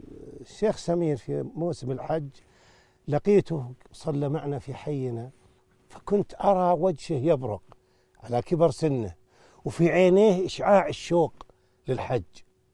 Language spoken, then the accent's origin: Arabic; Najd, Saudi Arabia; وكان بعض القرى عندنا في نجد